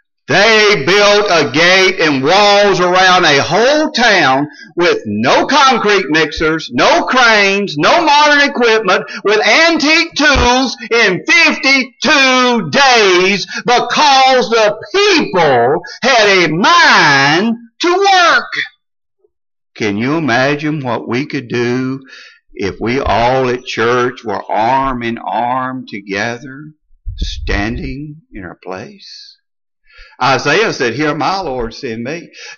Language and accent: English; Alabama, United States; Now, I'm mentioned I'm from Alabama. Our biggest town is Birmingham, which is not that big.